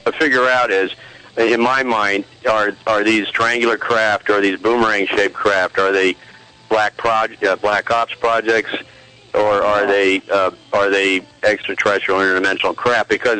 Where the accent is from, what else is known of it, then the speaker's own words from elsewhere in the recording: Coral Springs, Florida, United States; I'm from Coral Springs, Florida.